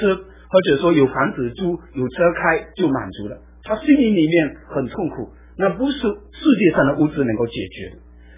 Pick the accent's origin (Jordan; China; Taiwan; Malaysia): Malaysia; 我现在还拿马来西亚护照，我回去马来西亚的时候，我回到自己的国家，我其实是就是回家的，因为我是马来西亚的公民